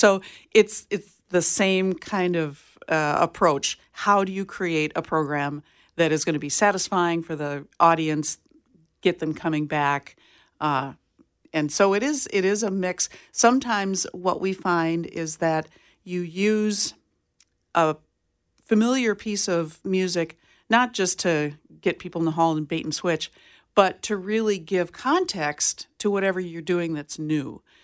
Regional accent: Jamestown, United States; I grew up in Jamestown, and my degrees are in music, but vocal music, choral music from MSUM.

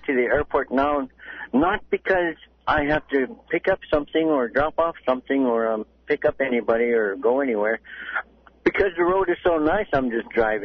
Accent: Bethel, Alaska, United States; It's my hometown.

